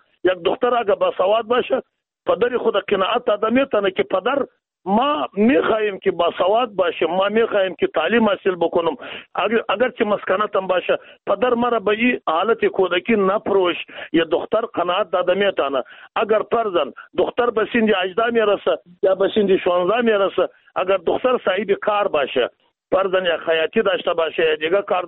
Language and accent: Persian; Afghanistan; ما شما از افغانستان هستیم